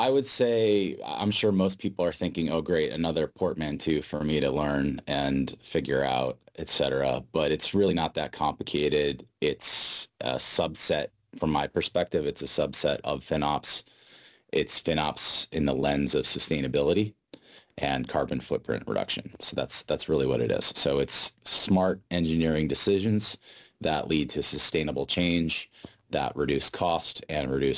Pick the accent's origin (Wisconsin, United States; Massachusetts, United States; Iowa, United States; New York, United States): Massachusetts, United States; Boston; So I hail from Boston area.